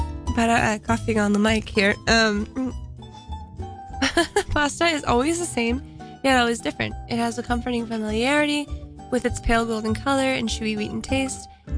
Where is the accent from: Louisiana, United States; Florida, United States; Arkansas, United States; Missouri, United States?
Florida, United States; Fort Myers; I think I was in Fort Myers, but I could be wrong. That's where I grew up in Florida.